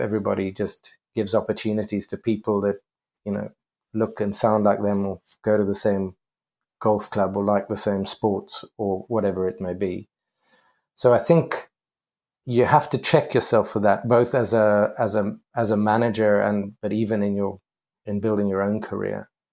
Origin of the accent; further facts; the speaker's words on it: Cape Town, Western Cape, South Africa; moved away as an adult; now in London, United Kingdom; I grew up in Cape Town in South Africa.